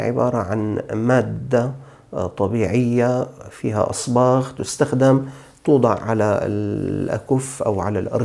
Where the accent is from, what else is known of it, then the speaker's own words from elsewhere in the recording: Syria; أو أن بعض النساء عندنا في الشام يستخدمون أيضا هذه الحناء في تلوين شعورهن.